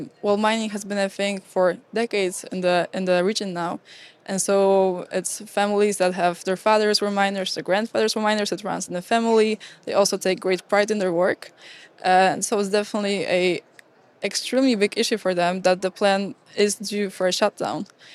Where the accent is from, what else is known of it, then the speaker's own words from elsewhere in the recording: Poland; Well, since I come from Poland, it is a very, very big topic for me.